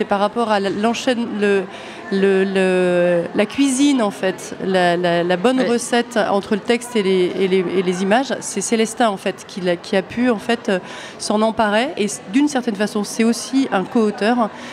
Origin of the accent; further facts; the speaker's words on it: Reims, Grand Est, France; born there; Je suis née à Reims